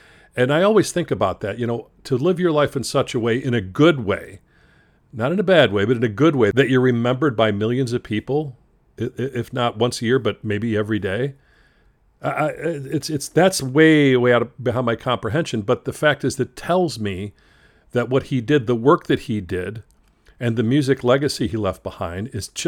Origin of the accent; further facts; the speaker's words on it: Chicago, Illinois, United States; A kid growing up in Chicago, the music was first, of course.